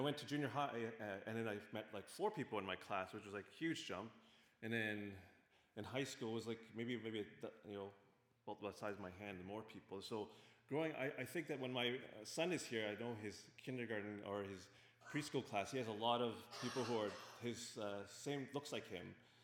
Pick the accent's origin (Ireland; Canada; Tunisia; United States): Canada; Ottawa, Ontario; growing up in Ottawa and probably even growing up in Toronto GTA, that we call something, I think that I would call myself someone who's bicultural. Someone who kind of lives in two worlds, living one world in the Chinese culture and another world living